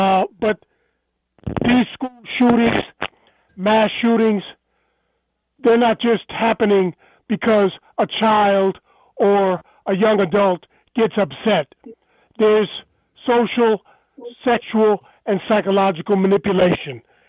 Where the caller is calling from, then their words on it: Germany; even though I'm calling you from Germany.